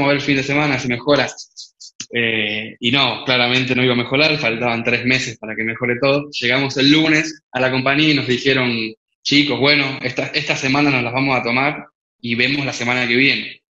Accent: Lanús, Buenos Aires Province, Argentina; O sea, yo soy de Lanús

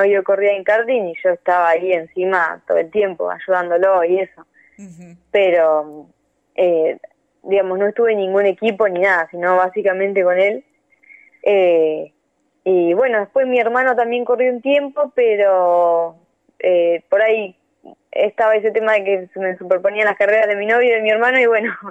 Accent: Bahía Blanca, Buenos Aires Province, Argentina; Sí, de Bahía Blanca.

